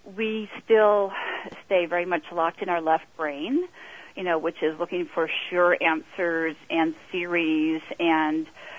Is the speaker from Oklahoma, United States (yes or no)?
no; Los Angeles, California, United States; I grew up in Los Angeles, the suburbs of Los Angeles, and was a very quiet and shy girl.